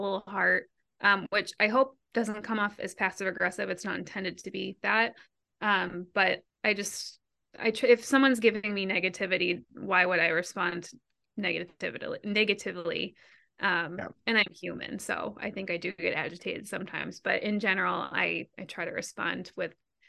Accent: Boston, Massachusetts, United States; I'm from Boston, for those for listeners that don't know.

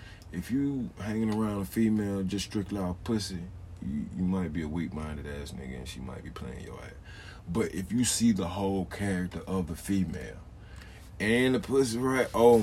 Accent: Birmingham, Alabama, United States; I grew up in Birmingham in the hood, like, so it's more black community type thing growing up, you feel me?

